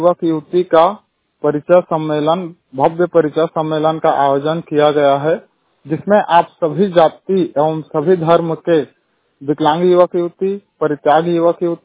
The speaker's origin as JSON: {"language": "Hindi", "region": "Chhattisgarh", "country": "India", "said": "मैं जिला जांजगीर चांपा छत्तीसगढ़ का रहने वाला हूं।"}